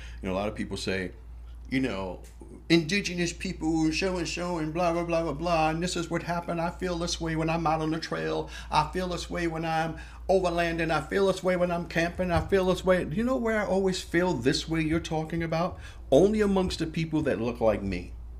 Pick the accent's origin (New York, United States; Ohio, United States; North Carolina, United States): New York, United States; Harlem; I'm from Harlem, man.